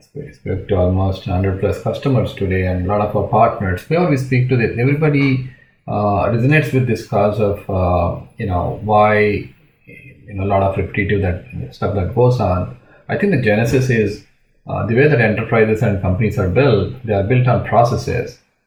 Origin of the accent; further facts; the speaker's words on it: Hyderabad, Telangana, India; English is a second language; also born or lived in United States / Europe; I'm from a place called Hyderabad in India, basically. And been all around the world, been in the US, been in the India, been in Europe during my 15 years of career.